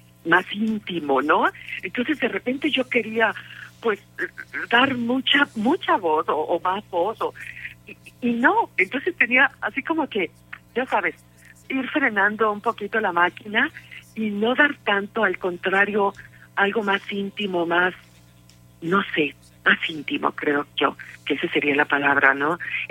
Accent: Querétaro, Mexico; now in Italy; aquí en mi Querétaro, que para mí es mi tierra querida, y aún estando viviendo en Italia ya por 20 años

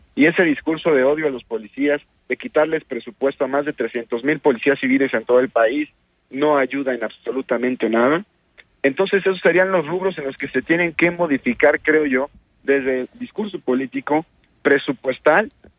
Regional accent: Mexico; te lo digo como mexicano

